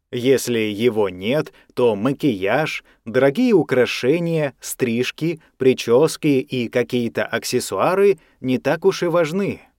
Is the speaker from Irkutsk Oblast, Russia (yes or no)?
no; Moscow, Russia; Я, как и остальные москвичи, все время проводил дома.